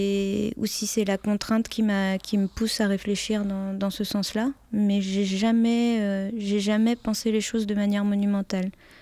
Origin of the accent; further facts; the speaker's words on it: Normandy, France; J'ai grandi dans l'Eure et j'habite à Gers, dans la Manche.